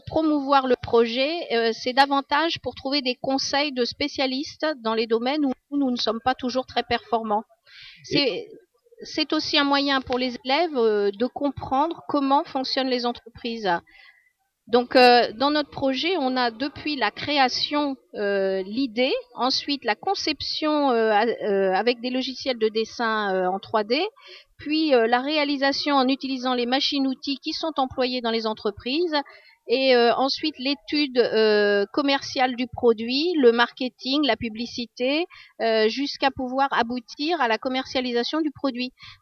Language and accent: French; Centre-Val de Loire, France; Les parents, nous on vient de l'Indre, donc c'est un peu loin